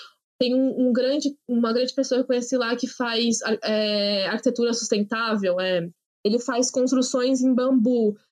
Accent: Ubatuba, São Paulo, Brazil; como eu cresci em Ubatuba, eu sabia o que era viver numa praia, mas Ubatuba era uma praia isolada

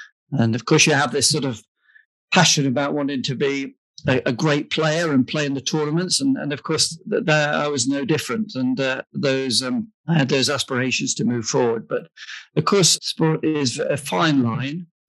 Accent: Leeds, Yorkshire and the Humber, United Kingdom; I'm on the other side of the Pennines at that time, and I'm originally from Leeds.

